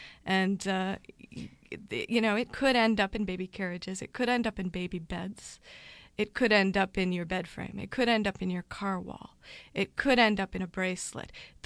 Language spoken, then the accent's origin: English; Wisconsin, United States; I'm from Wisconsin, so it was quite interesting to me